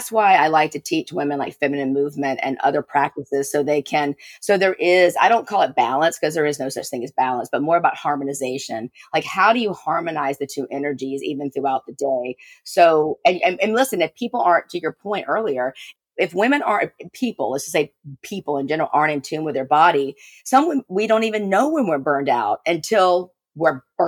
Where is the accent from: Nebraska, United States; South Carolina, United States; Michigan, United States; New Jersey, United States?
South Carolina, United States; it changed my way of thinking growing up in South Carolina, the Bible Belt, all of that.